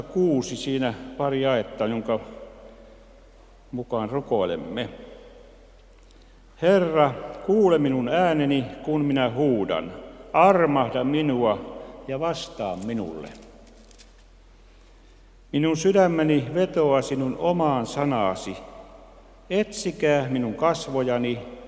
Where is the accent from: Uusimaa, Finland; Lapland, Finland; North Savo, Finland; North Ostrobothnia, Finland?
Lapland, Finland; Salla; Minä lappilaisena 50 vuotta asunut Lapissa, syntynyt Sallassa ja rajoja vartioinut montakymmentä vuotta